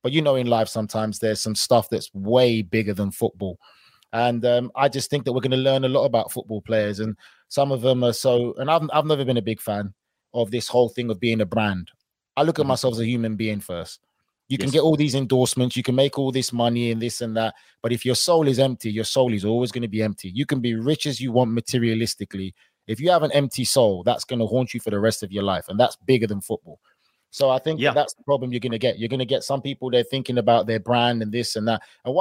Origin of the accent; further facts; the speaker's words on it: England, United Kingdom; I was born and raised in England.